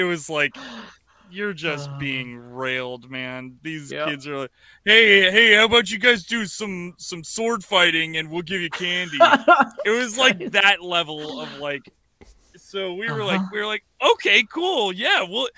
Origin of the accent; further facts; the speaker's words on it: Florida, United States; living in Florida, growing up in Florida, it's always hot.